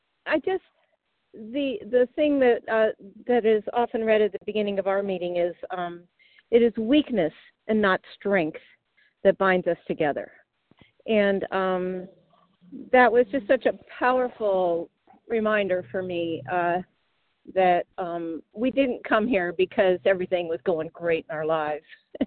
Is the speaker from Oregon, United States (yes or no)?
yes; Redmond, Oregon, United States; I'm from Redmond, Oregon, and a very grateful member of this meeting.